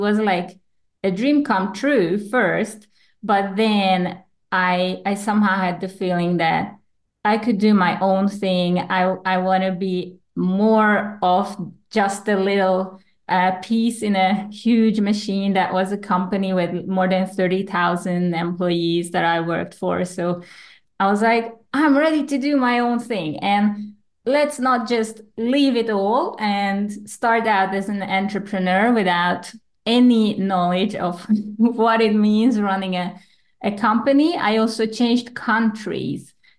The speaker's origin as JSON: {"language": "English", "country": "Hungary", "lives_now": "Spain", "said": "I'm originally from Hungary, but I've been living for the last 10 years in Spain."}